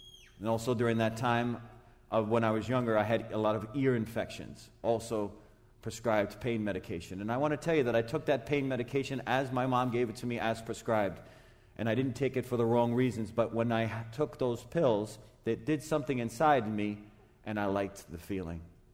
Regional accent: Long Island, New York, United States; So I grew up in Long Island, New York. I grew up to a wonderful Christian family, to incredible parents, to loving grandparents.

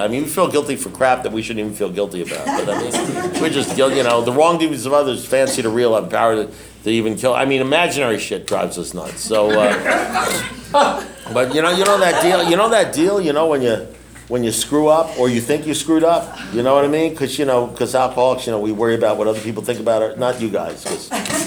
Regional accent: South Miami, Florida, United States; You know, I'm from South Miami. I'm talking about 30 miles away.

